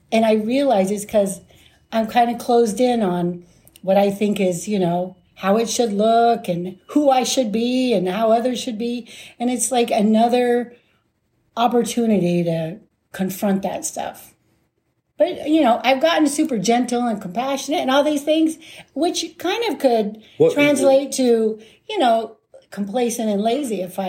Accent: Phoenix, Arizona, United States; moved away as an adult; also born or lived in Albuquerque; Yeah, I'm from Phoenix, born and raised. I moved to Albuquerque in 1992, and I was there for about 23 years

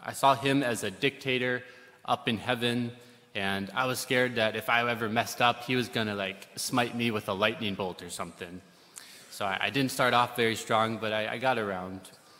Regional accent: Fowler, United States; So I come from Fowler, along with Father Matthias, you know, the land flowing with milk and honey, where everyone drinks holy water

